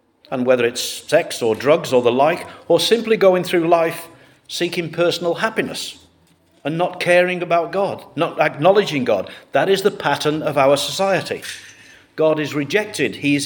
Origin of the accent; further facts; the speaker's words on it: United Kingdom; I am British, by the way, and very proud of it.